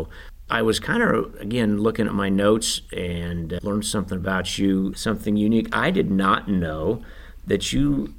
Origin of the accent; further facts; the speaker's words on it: Midwest, United States; But one advantage of being a Midwesterner is winter kills all those things